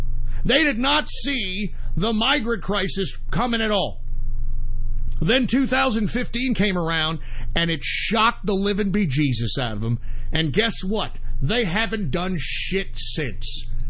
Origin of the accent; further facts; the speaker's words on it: Texas, United States; I've been in Texas all my life, okay? I'm born and raised in Texas, all right? I have lineage that traces back to the Texas martyrs.